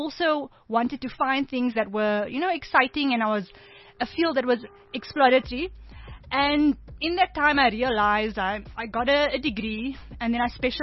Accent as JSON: {"language": "English", "town": "Cape Town", "region": "Western Cape", "country": "South Africa", "tie": "born or raised there", "said": "I grew up in Cape Town on the Cape Flats. So, I lived part of my life in, just outside Mitchell's Plain. And then we moved around within Cape Town."}